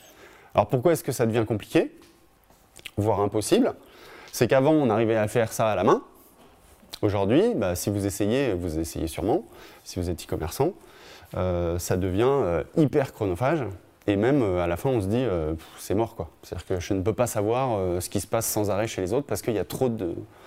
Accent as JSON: {"language": "French", "town": "Montpellier", "region": "Occitanie", "country": "France", "said": "la Palanquée, c'est Montpellier, là d'où je viens."}